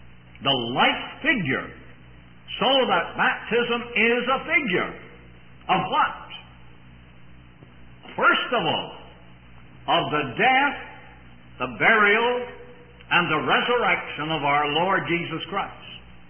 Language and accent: English; Canada; born there; I was born in Canada, so I do not know from experience just how they talk on the other side of the water